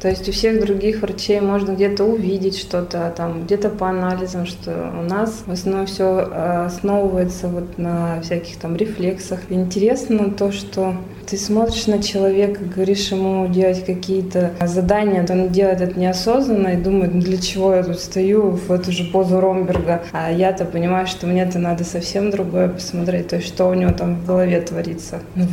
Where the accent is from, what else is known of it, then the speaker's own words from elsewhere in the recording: Glyshmanovo, Tyumen Oblast, Russia; Я родом из Глышмановского района, из поселка Глышманово. Сюда приехала за мужем. Муж целевик, и я приехала за ним сюда работать.